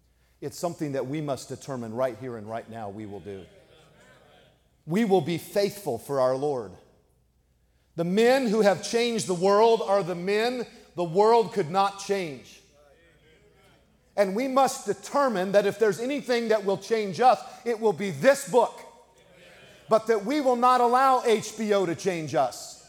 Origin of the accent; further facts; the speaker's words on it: California, United States; I'm from California. We have no groups like yours really in California, none.